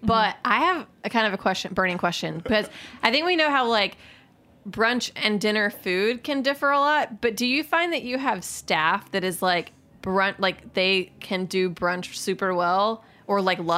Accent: Alabama, United States; See, I'm from Alabama. I thought it was just Sunday.

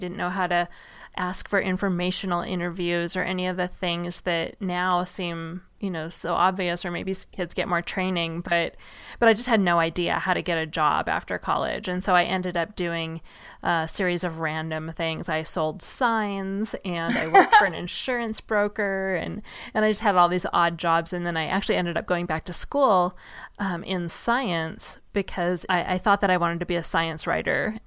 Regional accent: Seattle, Washington, United States; I grew up in Seattle, and it rains a lot there.

